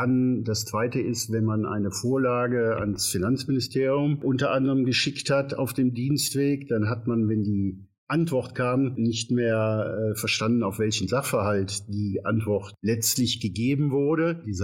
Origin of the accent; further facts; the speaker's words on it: Rhineland, Germany; wie man meiner Sprache entnehmen kann, gebürtiger Rheinländer.